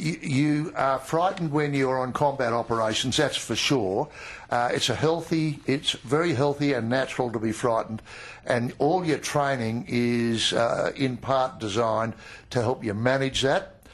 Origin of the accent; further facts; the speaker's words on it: Paddo, Australia; I'm a boy from Paddo, and I remember how disorientated we were when an Italian family moved in next door as new arrivals